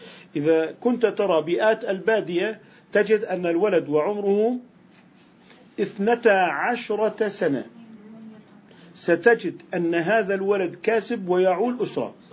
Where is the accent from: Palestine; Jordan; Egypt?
Jordan; لذلك نعتبر عندنا في الأردن أن الدراسة الجامعية تعتبر من النفقة الواجبة على الأب